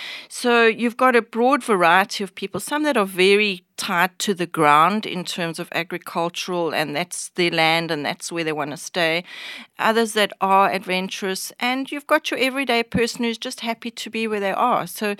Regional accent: South Africa; I'm South African. I'm born in South Africa. My parents are South African.

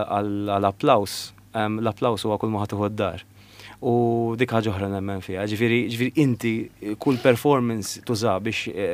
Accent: Bormla, South Eastern Region, Malta; Aħna jiena ġeneralment minn Bormla. Bormlisi, ġifieri, hemm papa minn Birgu, ġifieri aħna minn hemmhekk.

